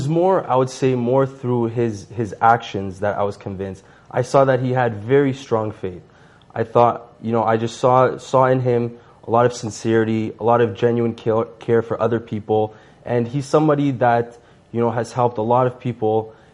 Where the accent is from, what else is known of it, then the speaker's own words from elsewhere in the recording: Toronto, Ontario, Canada; also born or lived in Serbia; I was born in Serbia, and I was a year old when my parents moved here to Canada. And so I've lived pretty much my entire life in Toronto, Canada.